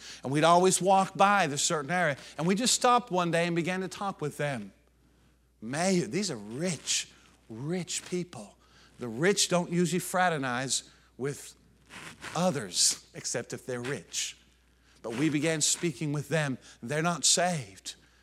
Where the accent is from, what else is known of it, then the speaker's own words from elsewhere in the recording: the North, United States; I know that I'm from the North, and y'all speak differently down here.